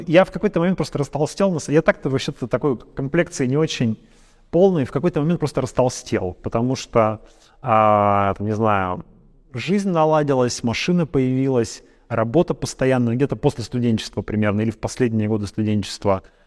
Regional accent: Yekaterinburg, Sverdlovsk Oblast, Russia; moved away as an adult; now in Vilnius, Lithuania; я люблю Екатеринбург, в общем, это мой родной город, я там всю жизнь прожил

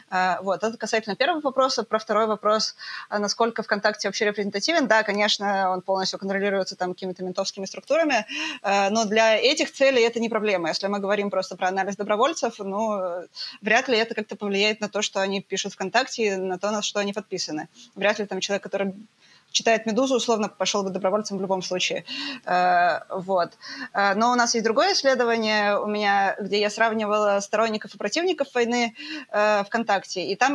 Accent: Russia; moved away as an adult; now in Vienna, Austria; Я еще до войны уехала из России, потому что я уехала на PhD по физике в Вену.

